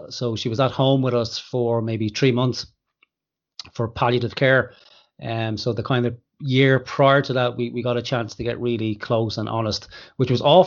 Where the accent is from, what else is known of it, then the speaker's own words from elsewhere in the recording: Ireland; And especially from your point of view, and this is part of being Irish. So Irish people like to take on the kind of spirit of Jesus Christ